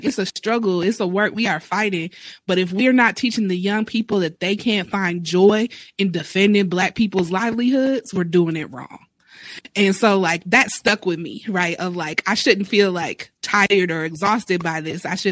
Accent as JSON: {"language": "English", "town": "Milwaukee", "region": "Wisconsin", "country": "United States", "tie": "born or raised there", "said": "I'm from Milwaukee, born and raised, but my mom sent me off to Howard"}